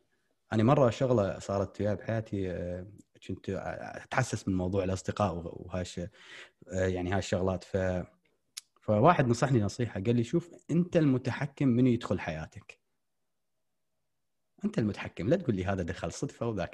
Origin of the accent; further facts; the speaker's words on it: Iraq; انه اذا تروح محامي شلون احنا عندنا بالعراق تروح تصير يعني دكتور برستيج